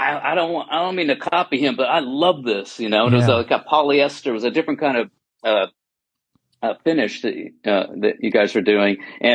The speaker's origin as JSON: {"language": "English", "town": "San Leandro", "region": "California", "country": "United States", "tie": "born or raised there", "said": "And, I grew up in the East Bay in San Leandro, right. Next, like near the Oakland border there. And, it was a great place to grow up."}